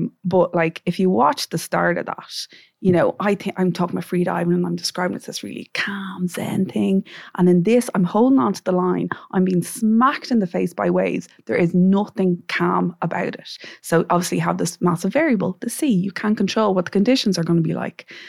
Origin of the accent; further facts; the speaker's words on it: Leixlip, Kildare, Ireland; I'm from Leixlip in County Kildare. So obviously not by the sea